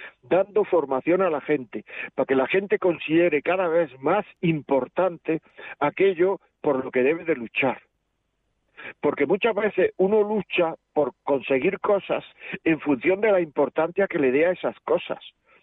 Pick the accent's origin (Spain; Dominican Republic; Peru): Spain; Andalusia; yo soy, no sé, de una tierra donde se exagera mucho, ¿no? Yo soy andaluz … soy andaluz